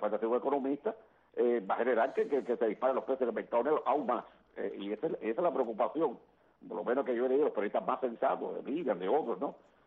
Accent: Cuba; somos ciudadanos cubanos

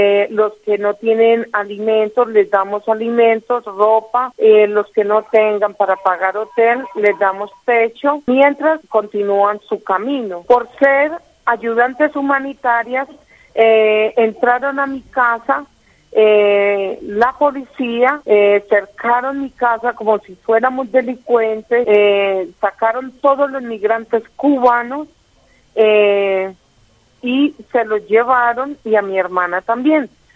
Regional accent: Colombia; Yo soy cooperante colombiana, cooperante humanitaria.

